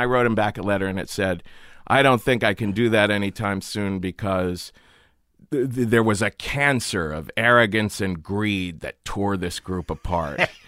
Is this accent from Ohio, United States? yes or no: yes; Cincinnati, Ohio, United States; I grew up in Cincinnati